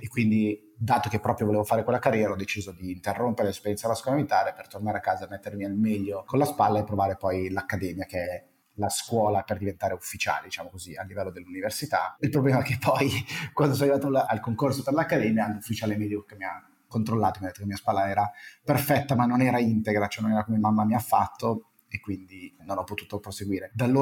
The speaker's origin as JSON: {"language": "Italian", "town": "Como", "region": "Lombardy", "country": "Italy", "tie": "born there", "said": "io sono nato a Como, poi ho avuto una piccola fase itinerante perché il mio papà faceva un mestiere che ci portava a girare"}